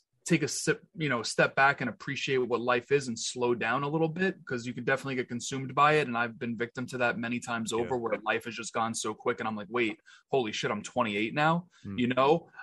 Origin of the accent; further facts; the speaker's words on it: Queens, New York, United States; I am just a kid born and raised in Queens, New York.